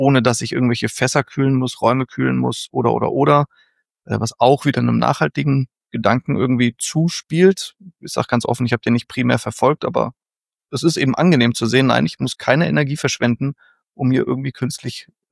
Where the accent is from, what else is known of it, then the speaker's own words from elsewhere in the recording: Rhineland, Germany; now in Freiburg, Germany; Ich stamme ja aus dem Rheinland, da ist das Ganze wirklich eine Industrieschifffahrtsstraße.